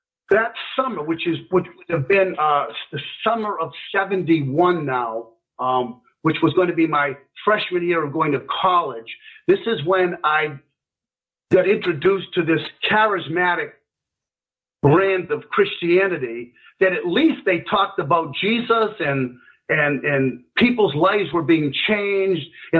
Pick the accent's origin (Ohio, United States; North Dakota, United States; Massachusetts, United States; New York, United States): Massachusetts, United States; Worcester; By the way, I grew up in Worcester, Massachusetts, which is the second most populated city in New England.